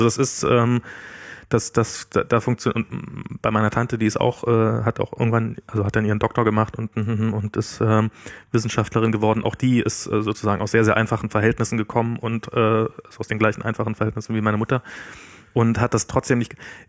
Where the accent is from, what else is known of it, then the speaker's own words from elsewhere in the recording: East Germany, Germany; also ich bin ja im Osten groß geworden